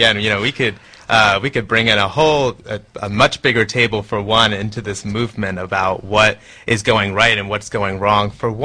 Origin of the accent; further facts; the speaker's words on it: New York, United States; I grew up in Long Island, New York, and got my start really along the shores of the Atlantic Ocean in the aftermath of Hurricane Sandy